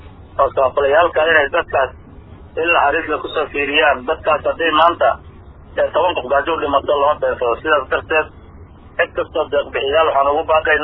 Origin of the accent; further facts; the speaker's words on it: Jamaame, Lower Juba, Somalia; waxaan ka soo barakacay jamaame